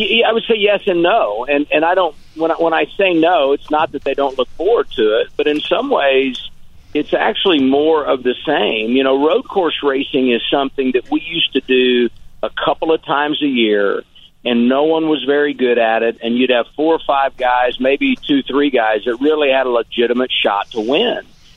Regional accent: Indianapolis, Indiana, United States; growing up in Indiana and then moving to Indianapolis as a young kid, you know, the Indianapolis 500 was a big deal for me

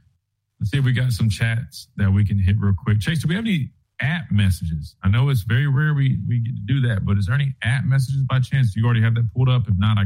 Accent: Columbia, South Carolina, United States; Growing up in Columbia outside of Fort Jackson, it's either you go to college or you pretty much join the military.

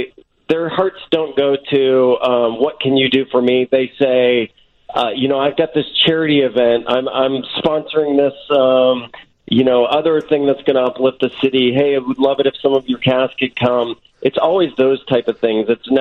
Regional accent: Dallas, Texas, United States; moved away as an adult; now in Los Angeles, United States; No, I grew up in Dallas, Texas.

